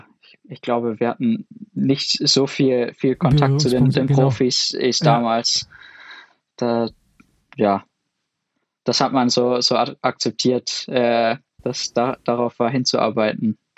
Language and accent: German; United Kingdom; now in Germany; Ich bin sowohl Brite als auch Deutscher inzwischen, aber habe erst die deutsche Nationalität seit Ende 2013